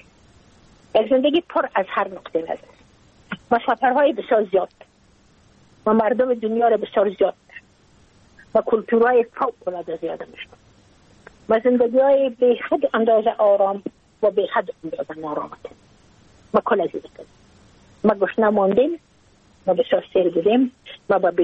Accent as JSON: {"language": "Persian", "country": "Afghanistan", "said": "ما اید افغان استم ما مربوط افغانستان استم ما مربوط نیم سرزمین نازمین استم"}